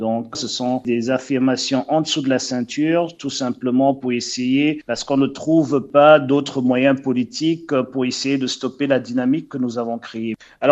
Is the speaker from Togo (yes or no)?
no; Cameroon; Je suis camerounais, j'ai un passeport camerounais. Le fait que ma mère est suisse ne fait pas de moi un suisse parce que j'ai encore le droit de choisir la nationalité qui est la mienne. Donc j'ai fait mon choix, le choix c'est le Cameroun. J'ai décidé d'être camerounais